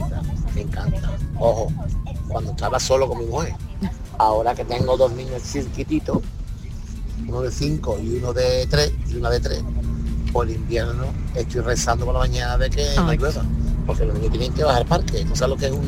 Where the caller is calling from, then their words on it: Seville, Andalusia, Spain; de Sevilla.